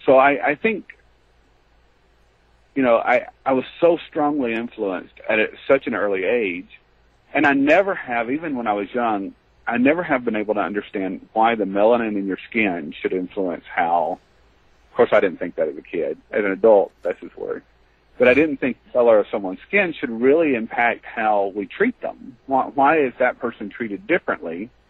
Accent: the South, United States; I grew up in the South. I was exposed to racism really, really early.

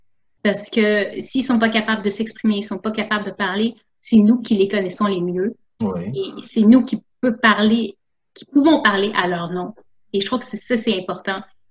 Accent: Quebec, Canada; je suis née, éduquée au Québec. J'ai eu mon éducation de A à Z ici, donc je connais votre culture et qui est ma culture.

